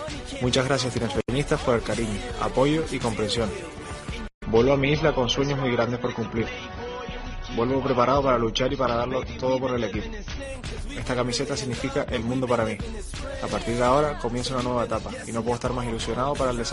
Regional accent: Canary Islands, Spain; No voy a decir que el Tenerife es mi segunda casa, porque es la primera.

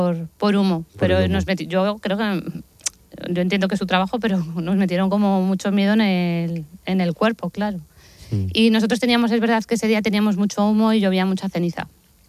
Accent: Tabladillo de Somoza, Castile and León, Spain; De Tabladillo de Somoza.

